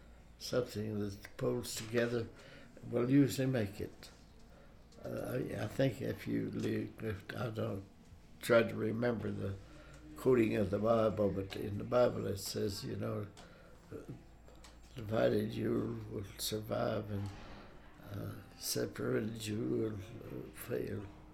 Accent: Missouri, United States; born there; I was born in Missouri, right across the river from Fort Leavenworth, Kansas.

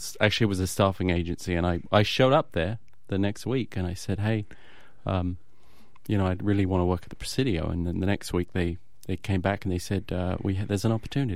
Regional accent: England, United Kingdom; I'm actually from England, as you can hear from my accent.

